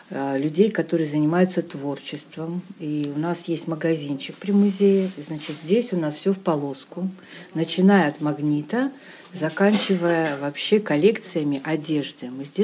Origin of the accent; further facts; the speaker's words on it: Leningrad Oblast, Russia; born there; я вообще родилась в Ленинградской области. И, конечно, очень нежно и трепетно относилась. Рядышком город Сихвин, знаете, такой легендарный. Город купеческий, город, где много мастеров.